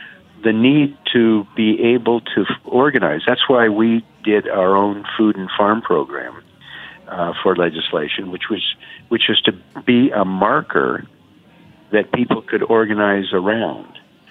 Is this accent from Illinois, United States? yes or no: no; Oregon, United States; Oregon, my home state, is a huge agricultural state